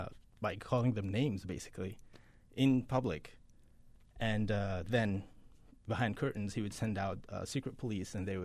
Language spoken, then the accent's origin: English; Imtidad, River Nile, Sudan; also born or lived in Egypt; now in United States; I'm from Sudan, yes. I grew up in a little village called Imtidad, which is up a little northern of Khartoum. And I grew there up as a child. I'm Sudanese originally.